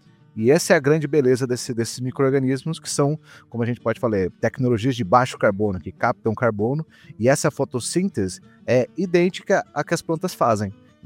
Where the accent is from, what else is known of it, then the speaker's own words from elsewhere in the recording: Dourados, Mato Grosso do Sul, Brazil; eu sou lá do Mato Grosso do Sul, Dourados